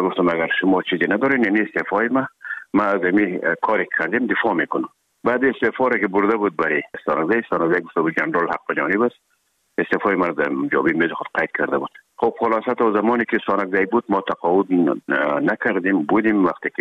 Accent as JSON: {"language": "Persian", "region": "Herat", "country": "Afghanistan", "said": "خودمان از هرات که آمدیم به آکادمی نظامی"}